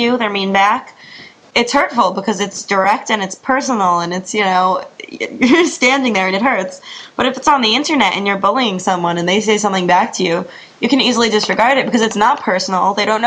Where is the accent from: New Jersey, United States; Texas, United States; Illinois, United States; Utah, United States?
New Jersey, United States; now in Amherst, United States; Amherst, Massachusetts. I'm a student at UMass, and I'm from New Jersey.